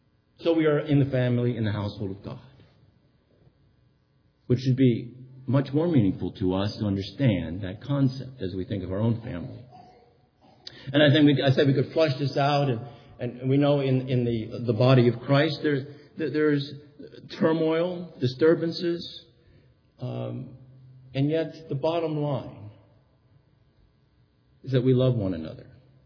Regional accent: Pennsylvania, United States; born there; But I wrote to Pennsylvania, and lo and behold, it came back, and it says I was born in Monroe County, and I'm here.

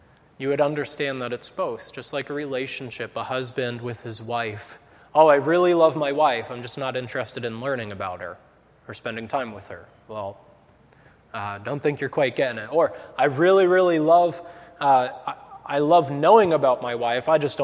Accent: New Hampshire, United States; growing up in New Hampshire, we lived in a neighborhood that was very much like growing up, I would say, in the 50s. Everybody knew each other. It was a small neighborhood.

